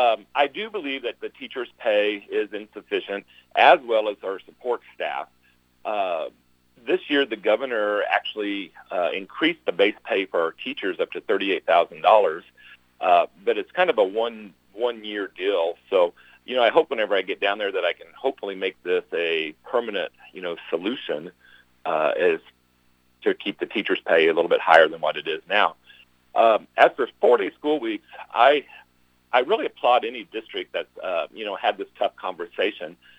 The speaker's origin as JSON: {"language": "English", "region": "Missouri", "country": "United States", "tie": "born or raised there", "said": "I was born and raised here in Nottoway County."}